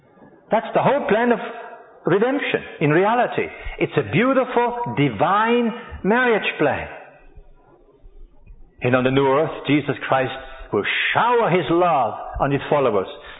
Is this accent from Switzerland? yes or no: yes; Lugano, Ticino, Switzerland; first language Italian; English is a second language; So I grew up in the Italian part, speaking Italian, I thinking Italian.